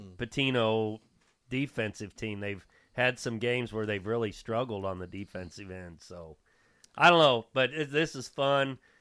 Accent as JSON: {"language": "English", "town": "Bloomington", "region": "Indiana", "country": "United States", "tie": "born or raised there", "said": "Bloomington, my hometown, just got hammered."}